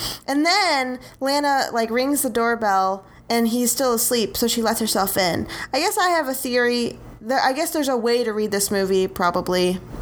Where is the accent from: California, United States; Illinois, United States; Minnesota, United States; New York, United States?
Illinois, United States; Highland Park; I grew up in Highland Park, by the way.